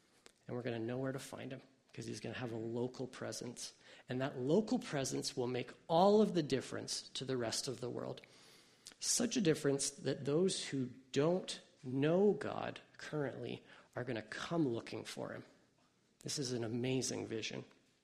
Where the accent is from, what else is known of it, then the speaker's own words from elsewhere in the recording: Hamilton, Ontario, Canada; I grew up in Hamilton and traveled to Toronto all the time.